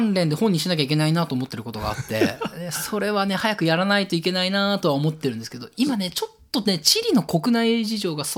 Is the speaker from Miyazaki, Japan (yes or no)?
yes; Miyazaki, Japan; そうですね。僕宮崎県出身なんですけど